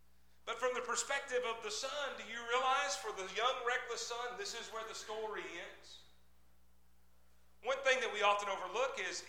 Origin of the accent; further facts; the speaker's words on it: Murfreesboro, Tennessee, United States; And I'm a city kid, right? I grew up in Murfreesboro.